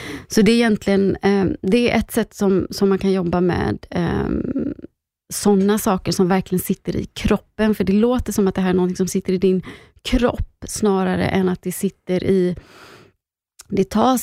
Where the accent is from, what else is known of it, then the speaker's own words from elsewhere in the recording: Gothenburg, Västra Götaland County, Sweden; Jag är från Göteborg, det kanske hörs.